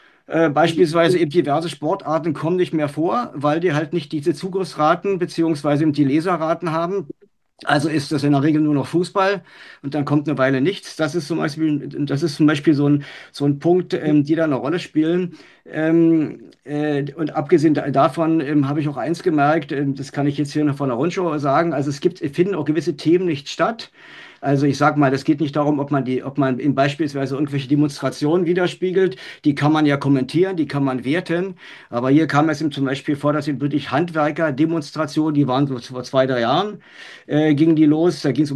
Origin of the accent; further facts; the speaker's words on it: Cottbus, Brandenburg, Germany; Ich komme ja aus Cottbus